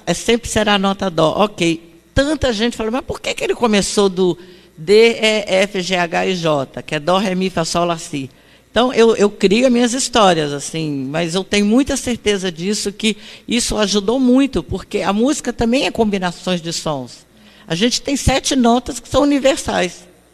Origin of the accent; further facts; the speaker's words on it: Uberaba, Minas Gerais, Brazil; born there; minhas amiguinhas cegas de Uberaba, de onde eu nasci